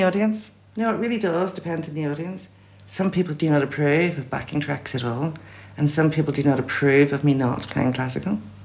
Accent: Ireland; I know I'm Irish, but I've never played Irish music before.

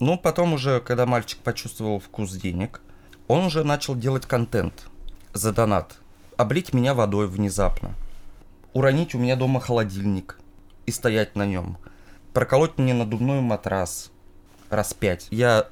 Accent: Yaroslavl, Yaroslavl Oblast, Russia; Ну, сам я из Ярославля.

